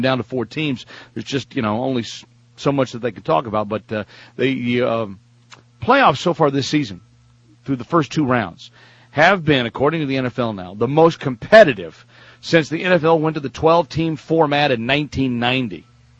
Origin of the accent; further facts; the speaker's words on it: the South, United States; Hey, I'm from the South. What do I know?